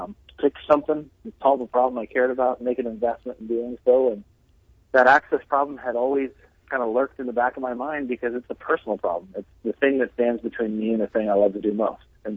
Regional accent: South Dakota, United States; So growing up in South Dakota, always had pheasant hunting and walleye fishing, and it was always really easy for me to get out. My dad ran a grain elevator in our little town in northeastern South Dakota.

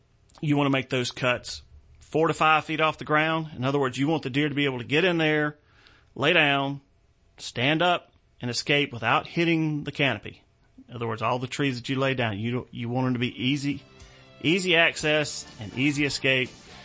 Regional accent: South Carolina, United States; I said, now, so I'm from South Carolina. We're, you know, a few weeks out from our season starting in the low country.

